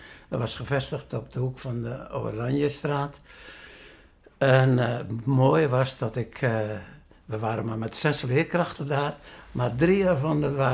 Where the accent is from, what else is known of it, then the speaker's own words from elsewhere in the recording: Sliedrecht, South Holland, Netherlands; geboren in Sliedrecht, in de Julianenstraat, 8 december 1930. Mm-hmm. Dus ik ben nu 89 jaar. Ik heb 25 jaar van mijn leven in Sliedrecht doorgemaakt.